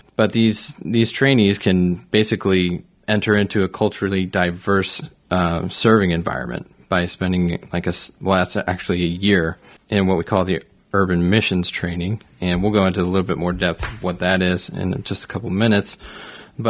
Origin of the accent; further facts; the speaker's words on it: St. Charles, United States; I grew up in St. Charles, which is about 25 miles from where I live, but that 25 miles makes all the difference.